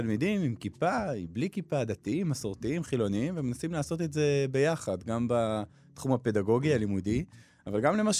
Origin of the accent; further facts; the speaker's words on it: Yavne, Central District, Israel; גדלתי ביבנה, בתיכון הגעתי לישיבה תיכונית